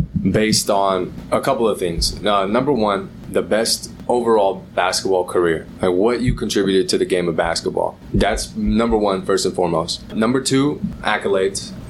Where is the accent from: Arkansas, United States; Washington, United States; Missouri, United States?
Washington, United States; Tacoma; I grew up in Tacoma, Washington, so I grew up a Sonics fan, you know, from Seattle.